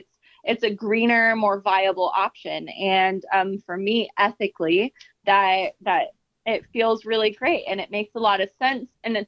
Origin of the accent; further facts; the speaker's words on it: Indiana, United States; You know, I'm from Indiana and I'm also a realist.